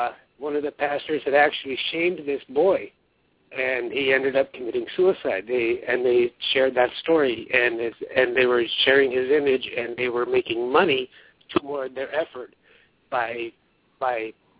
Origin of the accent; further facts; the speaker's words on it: Pine Ridge, South Dakota, United States; I was through an adoption. I'm from La Pointe, from Pine Ridge. So I've got family on both agencies.